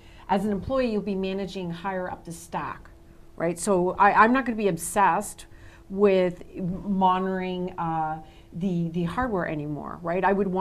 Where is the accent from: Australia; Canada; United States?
Canada; I'm from Canada